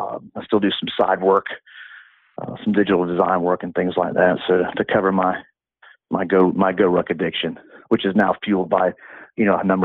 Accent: Greenwood, South Carolina, United States; we have a really cool facility here in my hometown of Greenwood, South Carolina

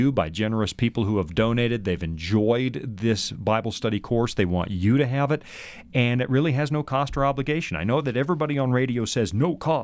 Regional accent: Canada; I know I am a Canadian, and I know that you have more people than that.

